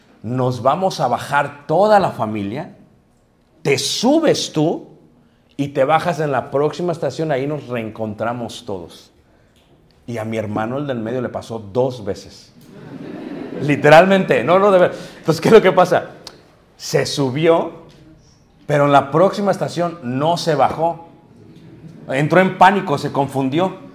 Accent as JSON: {"language": "Spanish", "region": "Mexico City", "country": "Mexico", "tie": "born or raised there", "said": "yo crecí en Ciudad de México"}